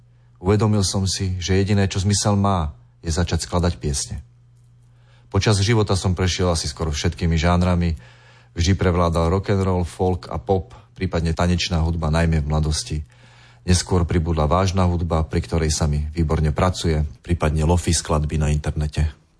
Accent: Tlmače, Nitra Region, Slovakia; Svoju rannú mladosť som prežil v Tlmačoch na Lipníku a dospievanie v Starom Tekove, kam sme sa s rodičmi presťahovali, keď som mal 14 rokov a kde žijem s prestávkami aj dodnes.

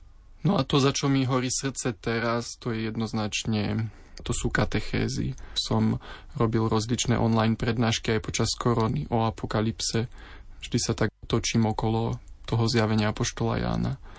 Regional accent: Martin, Žilina Region, Slovakia; Pochádzam z Martina, ktorý predtým patril do Banskobystrickej diecézy, ale potom vlastne po prerozdelení diecéz som pripadol do Žilinskej diecézy.

